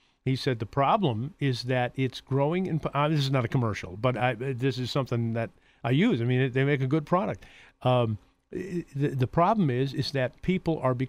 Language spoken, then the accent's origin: English; Detroit, Michigan, United States; My mom, when I was a kid and we were growing up in Detroit, she would always put milorganite on our lawn.